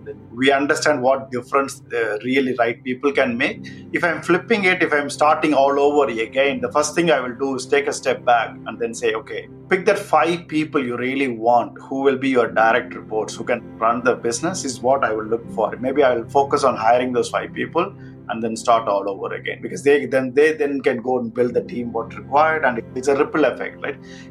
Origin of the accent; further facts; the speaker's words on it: India; I come from India